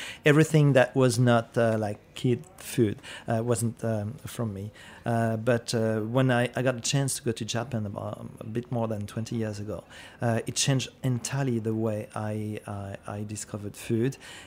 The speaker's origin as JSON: {"language": "English", "region": "Île-de-France", "country": "France", "tie": "born or raised there", "second_language": "English", "said": "Well, obviously I'm French. I was born and raised not too far from Paris on the west side."}